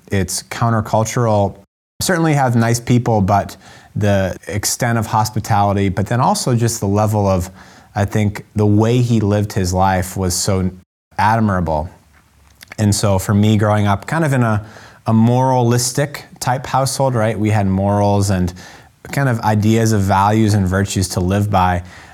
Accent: Mansfield, Massachusetts, United States; So I was raised in Mansfield, Massachusetts, which for listeners here may be familiar with Gillette Stadium

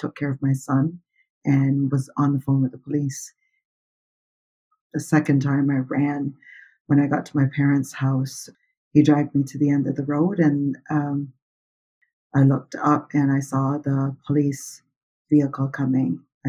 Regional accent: Baie-Sainte-Anne, New Brunswick, Canada; I'm from Bay St. Anne, New Brunswick.

